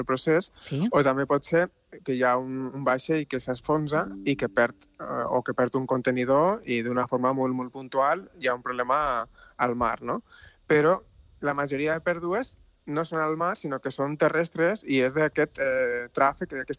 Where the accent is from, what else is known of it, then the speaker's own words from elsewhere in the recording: Tarragona, Catalonia, Spain; now in Basque Country, Spain; jo sóc de Tarragona, però jo estic vivint al País Basc